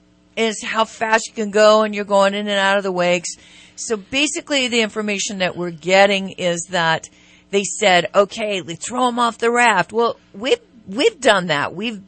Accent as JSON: {"language": "English", "town": "Sacramento", "region": "California", "country": "United States", "tie": "born or raised there", "said": "growing up on Folsom Lake, and on the Sacramento River, and the American River, being a Sacramento girl"}